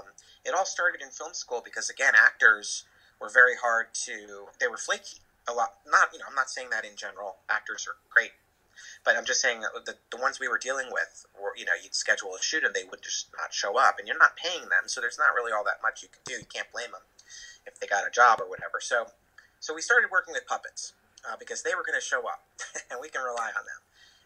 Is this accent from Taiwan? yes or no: no; New Jersey, United States; We were both growing up in New Jersey, like about an hour on the outskirts of New York City, suburban areas.